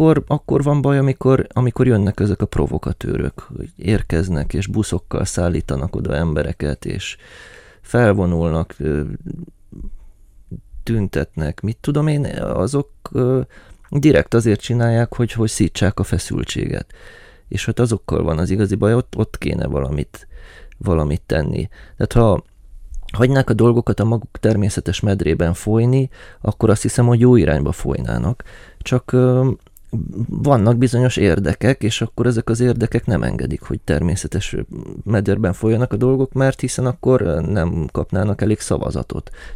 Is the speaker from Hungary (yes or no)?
no; Romania; Hát magyarként, de egyébként, ha románnak tartanak, vagy úgy gondolják, hogy román vagyok, mert Romániából jöttem